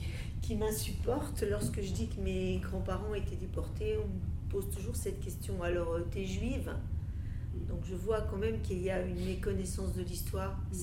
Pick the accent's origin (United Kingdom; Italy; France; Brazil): France; Moi, je suis française, catholique.